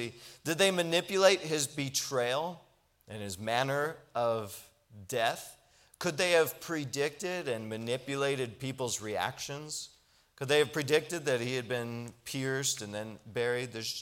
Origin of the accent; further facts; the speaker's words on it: United States; just because I was raised in America and I got to hear the gospel